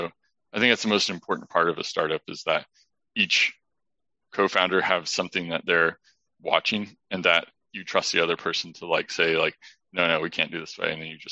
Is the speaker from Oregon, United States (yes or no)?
no; Indiana, United States; Like we grew up in Indiana, so did a lot of like shoveling snow